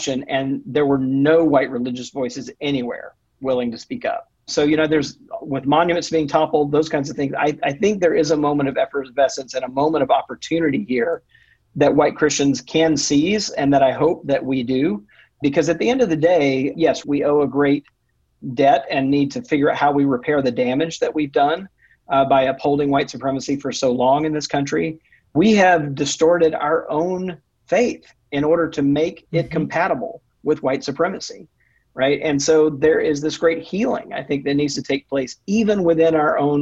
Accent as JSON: {"language": "English", "region": "Mississippi", "country": "United States", "tie": "born or raised there", "said": "You know, even in my home state of Mississippi, just to take one quick example"}